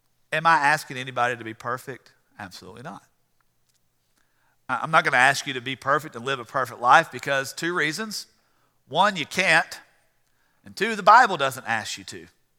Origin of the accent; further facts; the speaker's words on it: Louisiana, United States; born there; I was born in Louisiana, but I ain't that dumb.